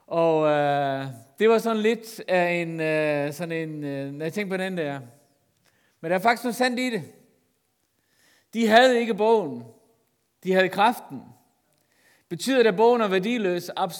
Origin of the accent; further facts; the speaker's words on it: Faroe Islands; Nej, jeg er færing.